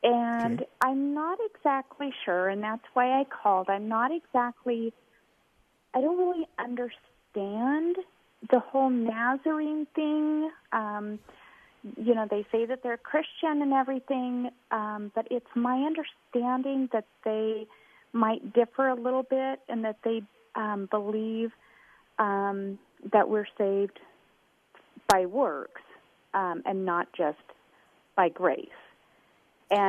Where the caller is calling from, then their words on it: Bayview, Idaho, United States; I am in a little small town called Bayview, which is about 45 minutes outside of Coeur d'Alene.